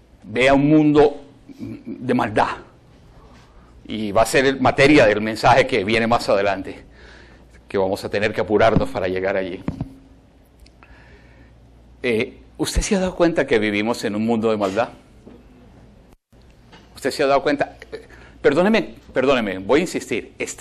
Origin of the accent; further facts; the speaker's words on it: Colombia; En la época en mi país, Colombia, cuando las guerrillas golpeaban fuertemente las FARC